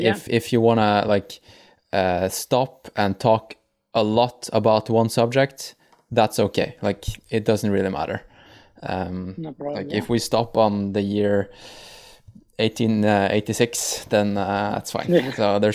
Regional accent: Tromsø, Troms, Norway; I'm from Tromsø, so it's.

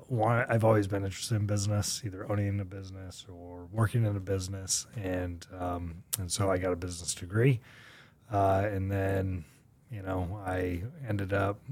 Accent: Phoenix, Arizona, United States; So I grew up in North Phoenix. I have two older sisters, and my parents moved here when I was less than a year old from Florida.

